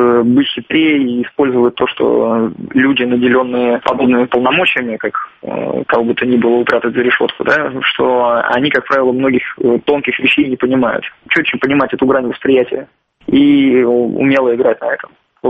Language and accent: Russian; Belgorod, Belgorod Oblast, Russia; из моего родного города Белгорода